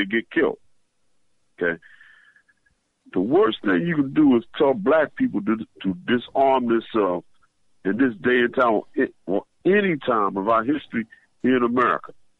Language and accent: English; Philadelphia, Pennsylvania, United States; The statement is, when I grew up in North Philly, on both sides of the street, you had men who grew up, came up there from down south, and they went hunting.